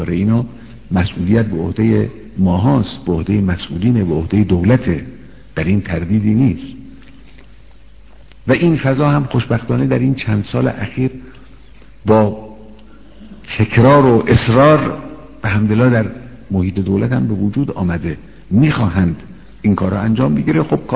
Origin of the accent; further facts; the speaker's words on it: Iran; این فقط یک نگاه نجات پرستانه ملی خودخواهانه نیست که ما چون ایرانی هستیم باید این کار بکنیم.